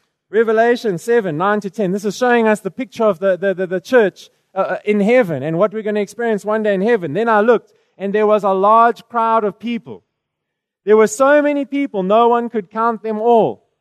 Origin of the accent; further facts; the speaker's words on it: Durban, KwaZulu-Natal, South Africa; I'm a white guy. I grew up in Durban. I grew up actually in multicultural, cosmopolitan. It was very different to the Cape.